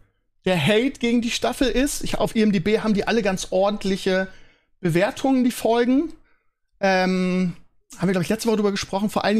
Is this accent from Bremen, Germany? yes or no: yes; Bremen, Germany; ich komme ja aus dem Bremer Ghetto, Gröpeling.